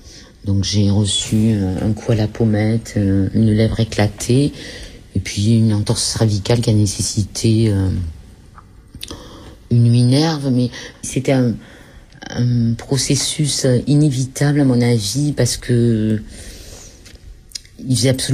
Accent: Marseille, Provence-Alpes-Côte d'Azur, France; je suis marseillaise. Mon père est des Corses.

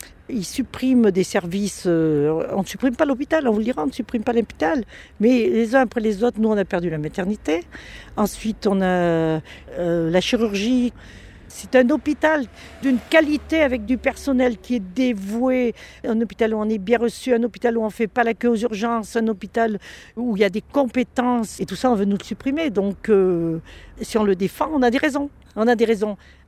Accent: Landogne, Auvergne-Rhône-Alpes, France; born there; Moi, je ne suis pas née à Ambert, je suis née à Ricambraille. Je suis née à Landogne.

